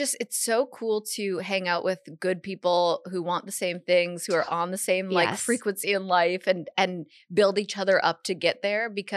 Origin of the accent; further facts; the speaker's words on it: Canada; I've spent time in New York. I'm Canadian.